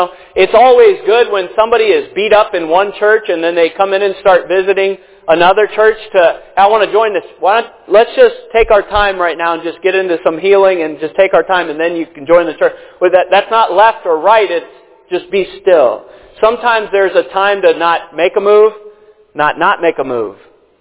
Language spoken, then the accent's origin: English; Boston, Massachusetts, United States; this is the way we did it in the church I was raised in Boston